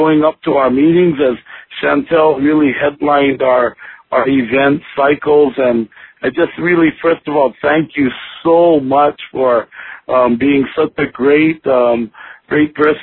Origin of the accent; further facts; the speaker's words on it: Hawaii, United States; especially I'm from Hawaii.